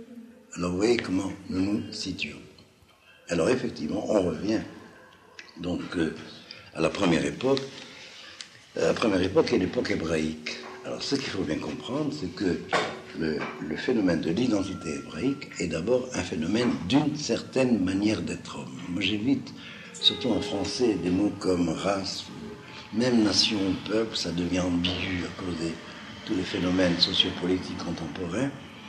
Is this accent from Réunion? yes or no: no; Algeria; first language Judeo-Arabic; French is a second language; moi je parle français, et encore parce que je suis algérien d'origine, ma langue maternelle c'était le judéo-arabe, et ma langue de culture a été le français